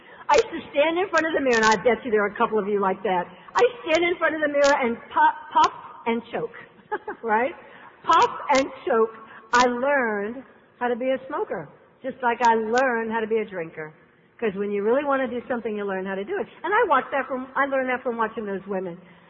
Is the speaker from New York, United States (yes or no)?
yes; New York City, New York, United States; I grew up in the 60s. I'm a product of the 60s growing up in New York City where it was all about better living through chemistry.